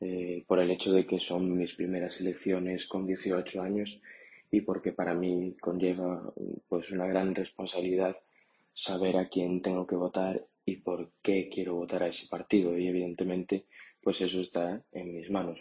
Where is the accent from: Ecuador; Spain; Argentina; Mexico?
Spain; Lugo, Galicia; yo soy de Lugo, estudié toda mi vida aquí. Empecé en el Colegio Franciscanos de Lugo hasta cuarto de la ESO. Después me saqué el bachillerato en el Colegio San José de Lugo, más conocido como PEPAS.